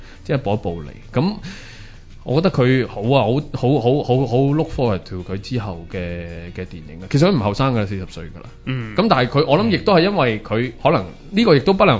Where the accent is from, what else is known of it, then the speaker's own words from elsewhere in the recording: Hong Kong; 可能我哋香港人卅零歲真係好愁除啊咁。